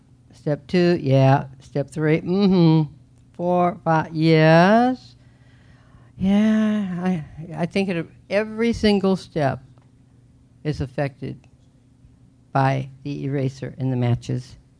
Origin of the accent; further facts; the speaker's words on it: Midwest, United States; I was raised in the Midwest, and my dad traveled all of their married life.